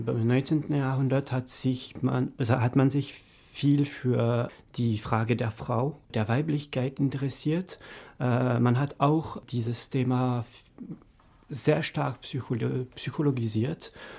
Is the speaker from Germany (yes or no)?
no; Paris, Île-de-France, France; German is a second language; Ja, ich bin aus Frankreich, bin in Paris geboren, aber ich muss dazu noch hinzufügen, dass ich auch halb tschechisch bin